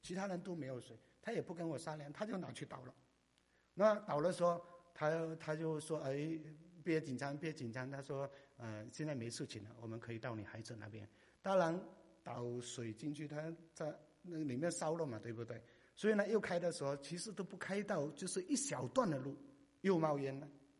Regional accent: China; 希望他知道我们中国人都有功夫啊

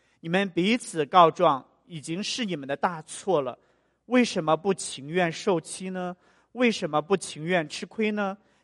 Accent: China; 其实我们中国人也说“兄友弟恭”嘛，这是一个是好像是我们传统的一种美德。

